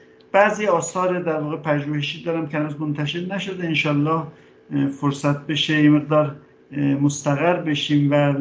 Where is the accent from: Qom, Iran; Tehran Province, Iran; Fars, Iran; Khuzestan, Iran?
Qom, Iran; born there; متولد شهر قم، در یه خانواده مذهبی روحانی متولد شدم.